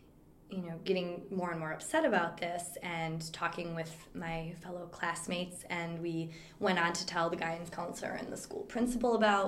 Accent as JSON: {"language": "English", "town": "Appleton", "region": "Wisconsin", "country": "United States", "tie": "born or raised there", "said": "I grew up in Appleton, Wisconsin, which is in the Fox River Valley in northeast Wisconsin."}